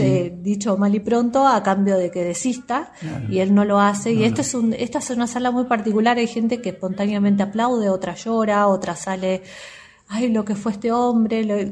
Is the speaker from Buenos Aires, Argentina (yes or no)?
yes; Buenos Aires, Argentina; now in Salta, Argentina; Yo particularmente soy de Buenos Aires, soy porteña, y me acuerdo que cuando yo me mudo a Salta, me mudo en junio